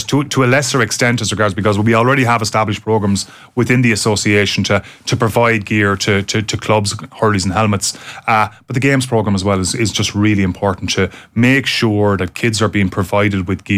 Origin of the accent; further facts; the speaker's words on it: Munster, Ireland; I'm from Tipperary